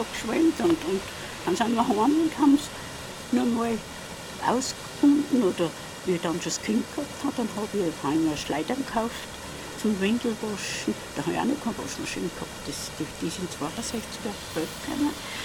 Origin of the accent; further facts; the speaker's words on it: Bad Ischl, Upper Austria, Austria; eine wohne seit fast 80 Jahren in Laufen. Bin hier also geboren in Bad Ischl und in dem Haus, da Laufen 15, waren wir jetzt seit den 65er Jahren.